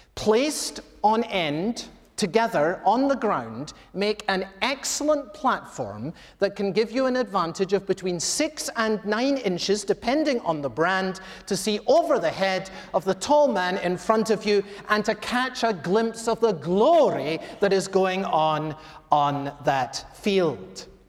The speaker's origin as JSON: {"language": "English", "town": "Edinburgh", "region": "Scotland", "country": "United Kingdom", "tie": "born or raised there", "said": "One of the things I loved to do as a kid growing up in Edinburgh was to go and see Scotland play rugby"}